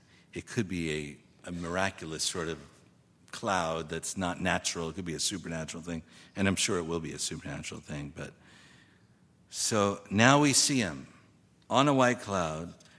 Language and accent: English; New York City, New York, United States; a lot of farming I did growing up in New York City, I tell you.